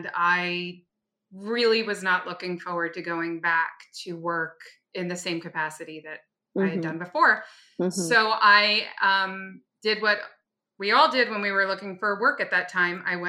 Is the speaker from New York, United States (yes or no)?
yes; New York City, New York, United States; born there; And I was born in Greenwich Village, and we lived on Bleecker Street. I was one of those kids from the suburbs that got into the city whenever she could.